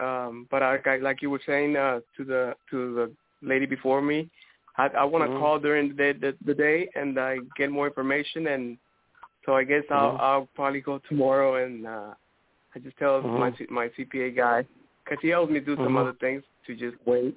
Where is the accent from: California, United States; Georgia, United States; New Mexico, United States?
California, United States; now in Texas, United States; we grew up in California and then, we moved to Texas like 10 years ago